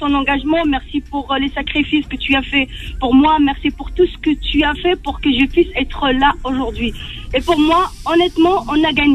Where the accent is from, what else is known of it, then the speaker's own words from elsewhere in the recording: Morocco; je suis une maman qui a 4 garçons, je suis marocaine, je vais une année sur deux au Maroc